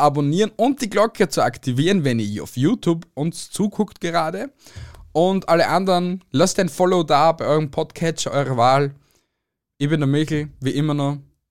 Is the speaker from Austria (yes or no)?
yes; Austria; Weil da in der Heimatstadt, wo ich herkomme, hat es einen Puff gegeben. Und das Puff war gleich neben der Volksschule. Das hat schließen müssen, weil ich glaube, in Österreich darf es nicht unter 800 Meter